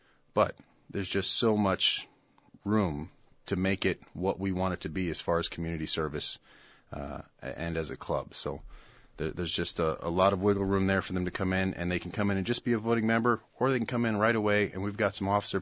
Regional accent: Morris, Illinois, United States; I grew up back in Morris, Illinois, I grew up around the VFW.

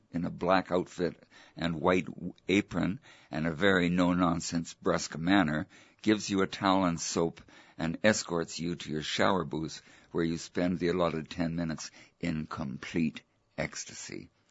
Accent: Vancouver, British Columbia, Canada; born there; I was born in 1940 in Vancouver. I went to UBC, University of British Columbia. Then I did a PhD at Yale.

